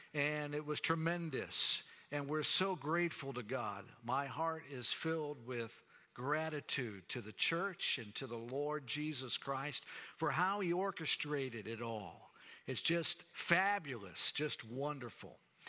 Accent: Jacksonville, Florida, United States; I remember growing up in Alliance Church in Jacksonville, Florida

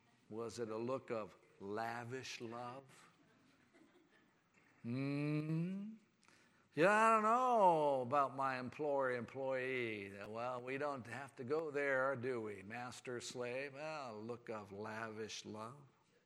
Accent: United States; born there; I'm an American, born in this country, thankful for this country.

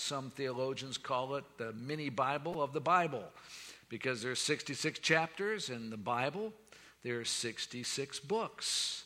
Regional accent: Florida, United States; born there; If you're Southern, like I'm Southern, I'm kind of, my parents were Wisconsinites, but I was born in Florida, so I'm Southern.

